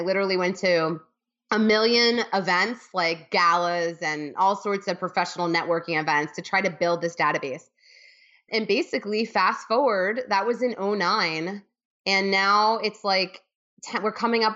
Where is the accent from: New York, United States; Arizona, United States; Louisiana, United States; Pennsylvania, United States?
New York, United States; New York City; I was growing up in New York City with 2 parents that were entrepreneurs.